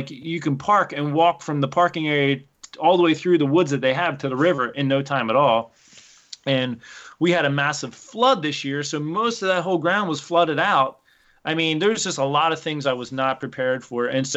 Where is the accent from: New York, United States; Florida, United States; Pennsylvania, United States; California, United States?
Pennsylvania, United States; So I came from Pennsylvania. Literally out my back door was 13,000 acres of public hunting ground. I could walk out my back door and walk for miles, miles and miles and miles through the forest, and it's all public.